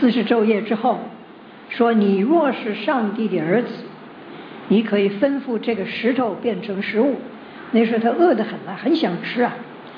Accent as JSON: {"language": "Chinese", "country": "China", "said": "就是把我们中国人都是看低了，结果呢吃亏的还是他们。"}